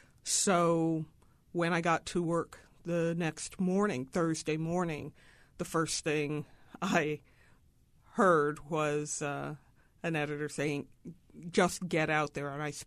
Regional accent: San Diego, California, United States; I knew from Crenshaw, even though I grew up in San Diego, when we'd come up to L.A. to visit my parents' friends, Crenshaw Boulevard would be our touchstone.

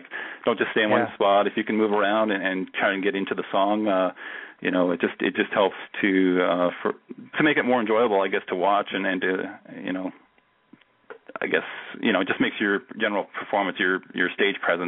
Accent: Canada; And I was like, I'm Canadian.

